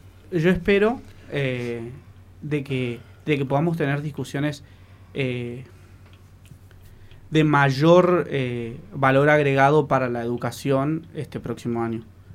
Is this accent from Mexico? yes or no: no; Presidencia Roque Sáenz Peña, Chaco, Argentina; los dos somos de Esas Peñas.